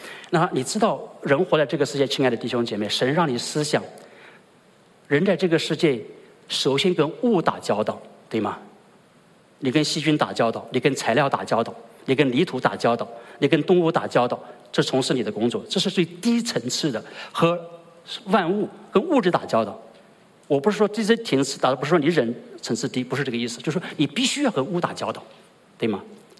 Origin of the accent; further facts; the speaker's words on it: Shandong, China; 我们在山东，我们山东人，我们爱吃大蒜